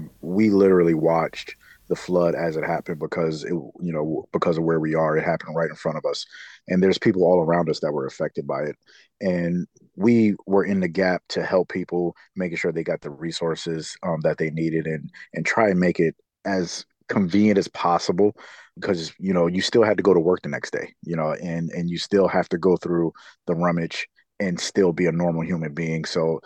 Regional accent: New York City, New York, United States; I'm from New York City and Jamaican food is just my jam.

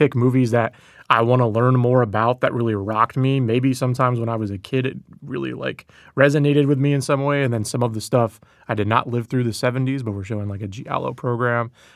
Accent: San Diego, California, United States; I'm from Scripps Ranch, and I grew up going to the Regal Mira Mesa. It used to be called Edwards Mira Mesa.

